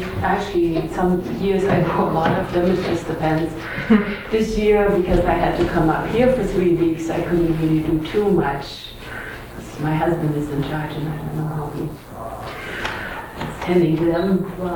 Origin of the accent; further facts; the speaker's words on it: Mount Vernon, Washington, United States; I'm from Mount Vernon, Washington, and our church also has a program.